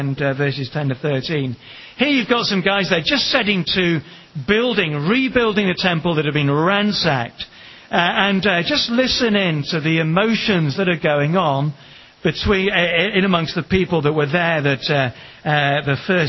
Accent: Kenya; moved away as an adult; I was, most of you, many of you know, born and brought up in Kenya. My parents were there until I was 23.

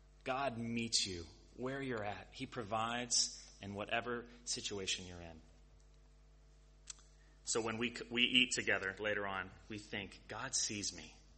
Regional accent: Texas, United States; also born or lived in Oklahoma; I grew up in Texas and Oklahoma, and the Dust Bowl and the Great Depression is massive in our cultural imagination

